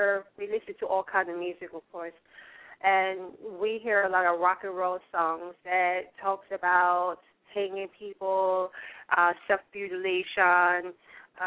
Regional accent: Atlanta, Georgia, United States; Atlanta, Georgia.

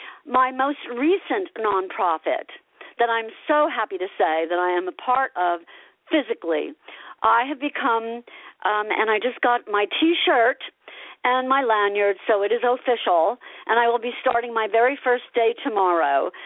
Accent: Asbury Park, New Jersey, United States; because I grew up in Asbury Park, and I was a troubadour running around the streets with my guitar

